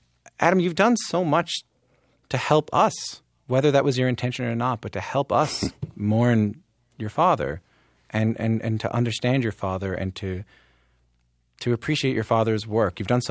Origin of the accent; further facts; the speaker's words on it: Ireland; because we're Irish and organizing the, you know, the music and all that stuff